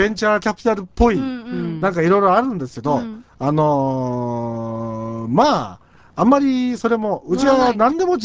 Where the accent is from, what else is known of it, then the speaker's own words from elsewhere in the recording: Kumamoto, Japan; 地元熊本のいろんな放送局にお願いをしてるんですよ。